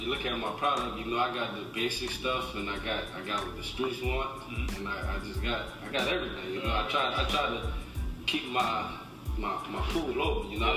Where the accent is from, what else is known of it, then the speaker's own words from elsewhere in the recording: Louisiana, United States; I'm from Rapture, Louisiana